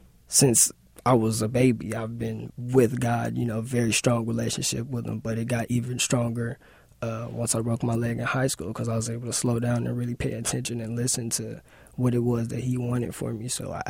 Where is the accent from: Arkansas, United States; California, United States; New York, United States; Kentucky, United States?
Arkansas, United States; also born or lived in Hawaii; From the South. I'm from Arkansas, actually.